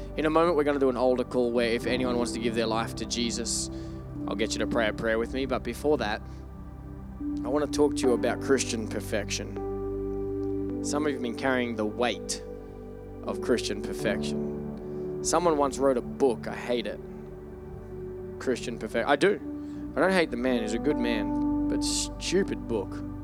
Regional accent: Australia; I'm Australian

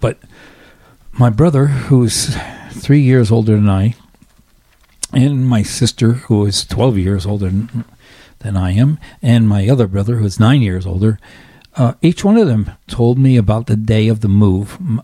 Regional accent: Baltimore, Maryland, United States; I grew up in Baltimore.

